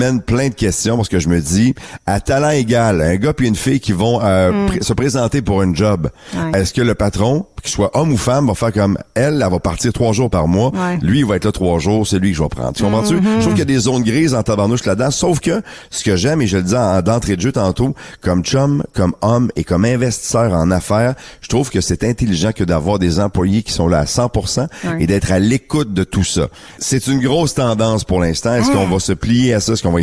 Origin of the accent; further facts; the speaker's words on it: Quebec, Canada; une tendance qu'on verra de plus en plus ici chez nous au Québec.